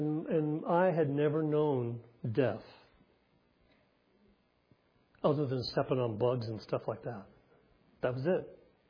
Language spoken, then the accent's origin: English; Eufaula, Alabama, United States; When I was a little boy, I was raised in Alabama.